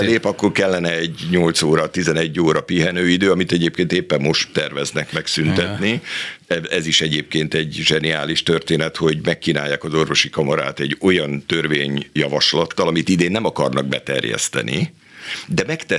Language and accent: Hungarian; Szentes, Csongrád-Csanád, Hungary; born there; maradjunk Szentesnél, azt ismerem, az a szülővárosom